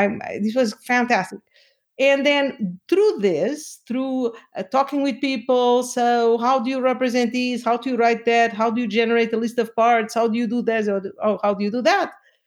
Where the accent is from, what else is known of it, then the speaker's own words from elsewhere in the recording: Lisbon, Portugal; So I am from Portugal, from Lisbon